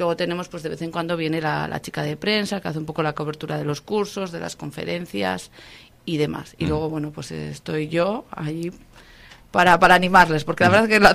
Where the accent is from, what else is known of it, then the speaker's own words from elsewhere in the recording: Laredo, Cantabria, Spain; yo soy de Laredo